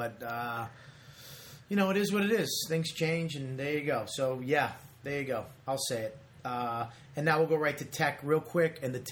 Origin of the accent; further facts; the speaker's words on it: Boston, Massachusetts, United States; … up in Boston. I grew up in Boston. You know that.